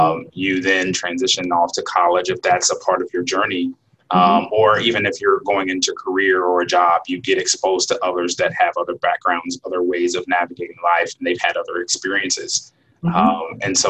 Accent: Anderson, Indiana, United States; So I grew up in Anderson, Indiana, which is probably, depending on who's driving and how fast you're driving, I would say somewhere between 30 and 40 minutes outside of Indianapolis.

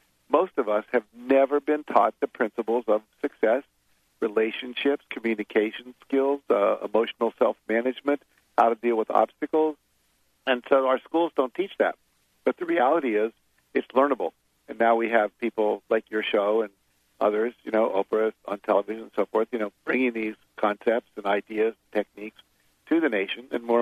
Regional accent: West Virginia, United States; I grew up in West Virginia.

